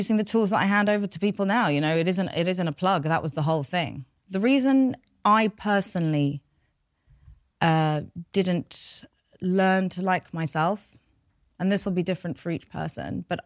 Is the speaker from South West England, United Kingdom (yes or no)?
no; London, United Kingdom; first language Persian; English is a second language; also born or lived in United States; I was born here. I was born in North London, and my parents are from Iran. And they came after the revolution or during the revolution. And my first language was Farsi, so I learned how to speak English.